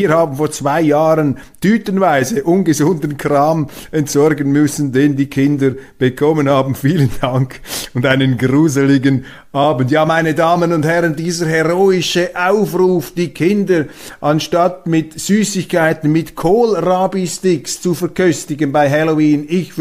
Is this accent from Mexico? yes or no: no; Switzerland; Als Schweizer kann ich da sagen, da zucken wir zusammen.